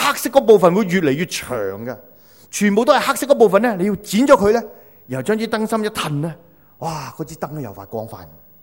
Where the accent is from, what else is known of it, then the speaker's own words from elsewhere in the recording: Cheung Chau, Islands, Hong Kong; 我小时候是点油灯的，因为我在长洲长大，电费很贵，不同香港的电，香港电很便宜，长洲的电贵几倍，所以我是点油灯的。